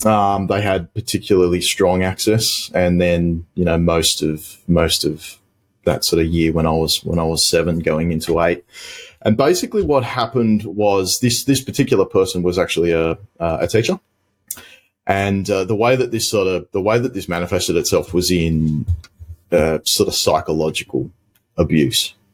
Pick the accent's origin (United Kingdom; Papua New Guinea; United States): Papua New Guinea; Bougainville; I grew up in the Solomon Islands, which is sort of northeast of Australia near Papua New Guinea. So I was living on a small island called Bougainville Island